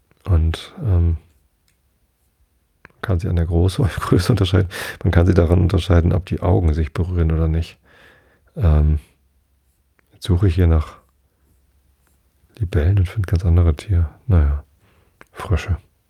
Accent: Wistedt, Lower Saxony, Germany; Ich bin ja in Visted aufgewachsen.

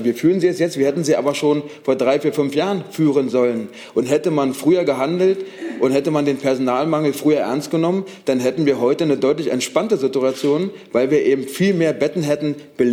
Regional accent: Brandenburg, Germany

